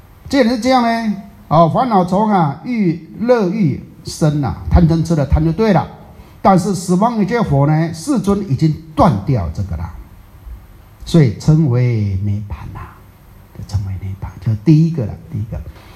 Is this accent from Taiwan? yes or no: yes; Taiwan; 社会上我们台湾人讲的啊